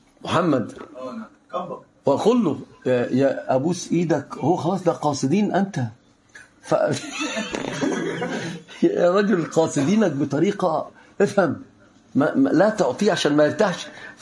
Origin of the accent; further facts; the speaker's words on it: Egypt; واللي كان عندنا في مصر بعض الامثال الطيبه